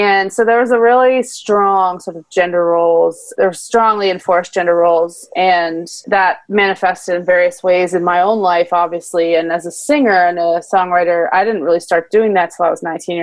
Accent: Northeast, United States; I grew up in the Northeast and my mom is from the South. My dad is from Syria.

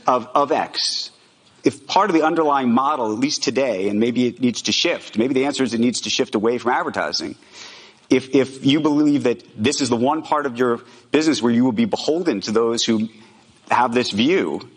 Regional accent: United States; It wasn't, and I'm an American Jew, it wasn't just the people who had that view.

